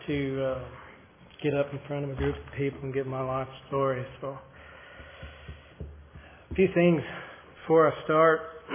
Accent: Bloomington, Indiana, United States; born there; I was born in October of 1976 in Bloomington, Indiana at the Monroe County Hospital

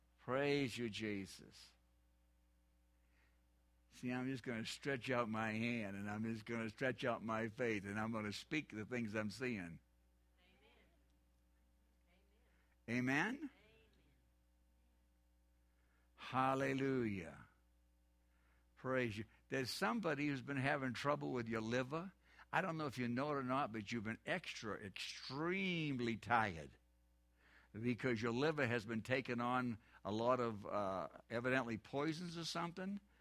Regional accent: New Hampshire, United States; See, I'm saying it different. I'm from New Hampshire, Randall.

